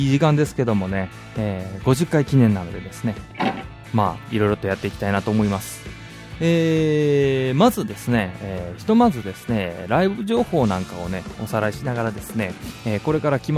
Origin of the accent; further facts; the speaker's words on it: Kyoto, Japan; 京都で、地元京都で、ボックスホールというところで、ライブしたいなと思います。